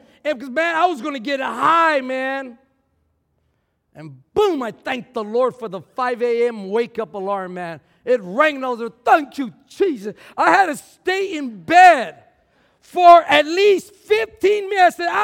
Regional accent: Texas, United States; I would go because I was Hispanic. I was from Texas.

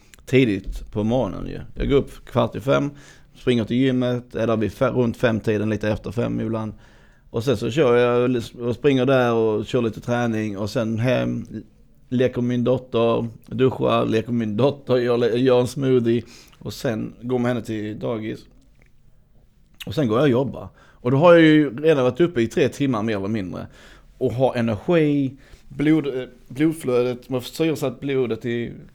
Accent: Sweden; Även om jag är född i Sverige och uppvuxen här och mamma är svensk och... så känns det ändå rätt.

